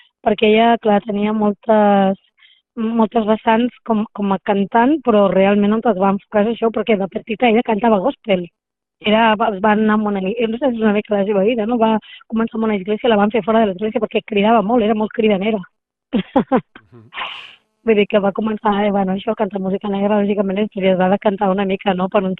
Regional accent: Blanes, Catalonia, Spain; perquè ens queda una mica lluny, perquè som de Blanes nosaltres, a tots els músics i, bueno, jo mateixa

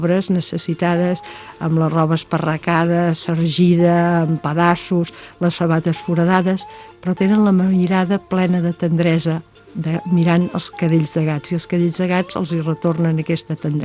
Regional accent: Llorenç del Penedès, Catalonia, Spain; Les dues som de Llorenç, ens van conèixer a l'adolescència

